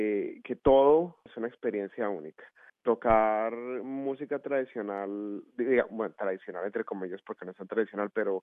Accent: Bogotá, Colombia; yo crecí en Bogotá

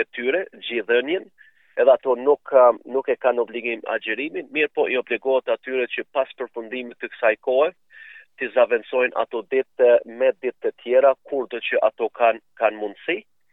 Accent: Kosovo; posaçërisht unë që jam nga Kosova kam përjetuar kur ka qenë lufta në Kosovë

